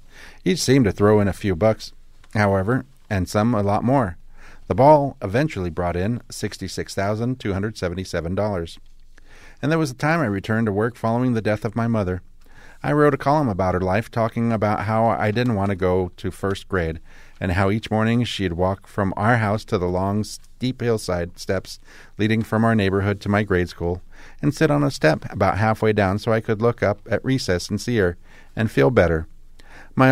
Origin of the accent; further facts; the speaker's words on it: Pittsburgh, Pennsylvania, United States; I grew up outside of Pittsburgh